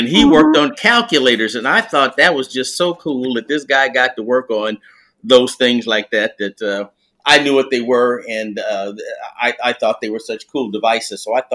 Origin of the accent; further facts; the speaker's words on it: Chicago, Illinois, United States; now in Indianapolis, United States; I actually family's from Texas originally, but I grew up mostly in Chicago.